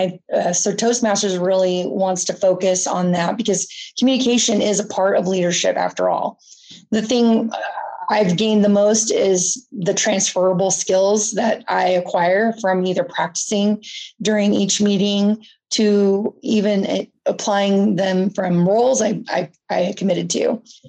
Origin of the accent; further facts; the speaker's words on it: Turlock, California, United States; also born or lived in Merced; Well, I'm from Merced, California. My hometown is Turlock